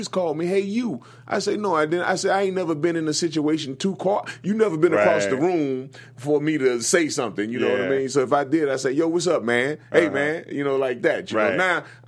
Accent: Galveston, Texas, United States; Galveston, Texas, man.

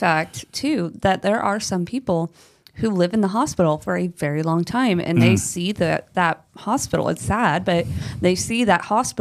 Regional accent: Florida, United States; That happened one time when I was growing up in Florida. We had a possum die underneath our house. We lived in rattlesnake country.

